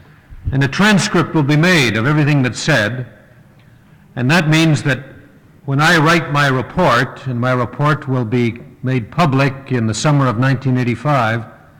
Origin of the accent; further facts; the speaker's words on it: Canada; I am from Canada